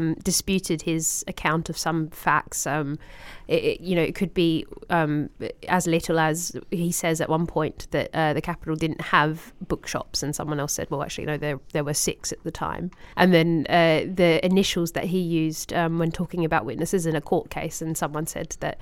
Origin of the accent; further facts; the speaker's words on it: Australia; So I'm thinking of Songlines, particularly as an Australian.